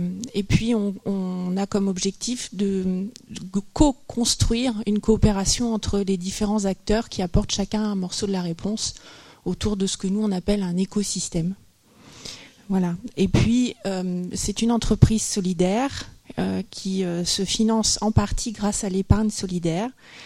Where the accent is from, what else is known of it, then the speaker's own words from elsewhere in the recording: Mulhouse, Grand Est, France; comme vous le savez, on vient de France. C'est la plus belle région du monde qui est l'Alsace et la ville de Mulhouse.